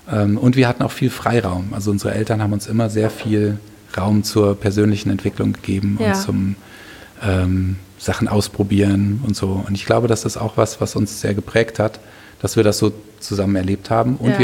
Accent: Falkenberg, Hesse, Germany; Nee, wir kommen aus Falkenberg. Ja, das ist doch hier bei Berlin. Nee, das nee, Falkenberg nee. In Hessen.

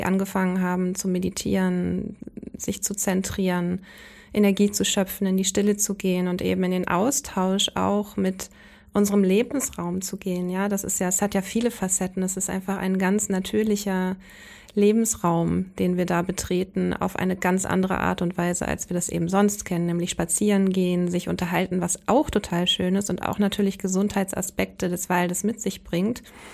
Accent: Schleswig-Holstein, Germany; ich komme ja aus der Region Sachsenwald im Südosten von Hamburg

